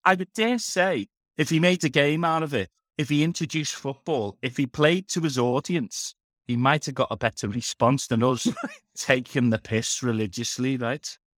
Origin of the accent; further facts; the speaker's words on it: Liverpool, North West England, United Kingdom; I still get people when they find out I'm a Scouser, they want to tell me their favourite Scouse joke, right?